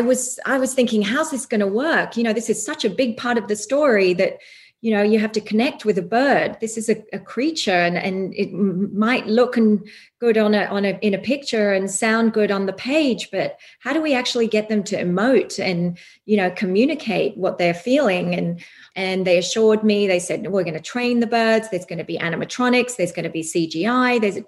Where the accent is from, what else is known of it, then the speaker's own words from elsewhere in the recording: Australia; luckily I'm an Aussie